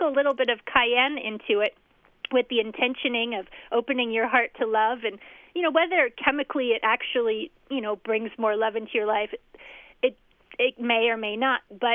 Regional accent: Seattle, Washington, United States; I grew up in Seattle, and I remember as a child the influx of Thai food

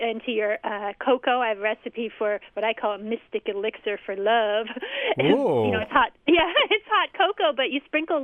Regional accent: Seattle, Washington, United States; I grew up in Seattle, and I remember as a child the influx of Thai food

